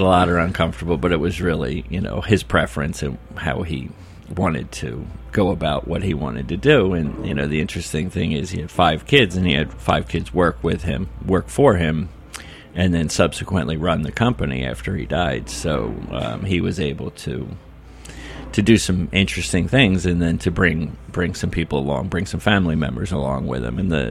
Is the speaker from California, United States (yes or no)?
no; Philadelphia, Pennsylvania, United States; also born or lived in Rhode Island; I grew up in Philadelphia and also in Rhode Island.